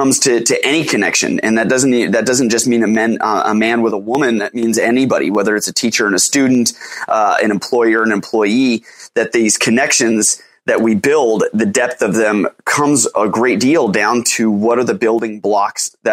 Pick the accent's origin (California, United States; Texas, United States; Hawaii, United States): California, United States; I originally was just sort of a kid growing up in San Diego County. I've been born and raised here, native of SoCal